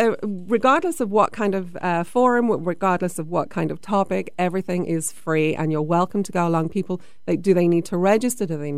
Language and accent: English; United Kingdom; everybody assumes because I'm British